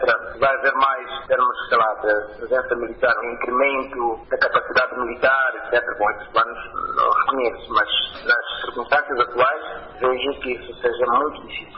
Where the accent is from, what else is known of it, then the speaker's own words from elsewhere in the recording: Mozambique; Para nós, como moçambicanos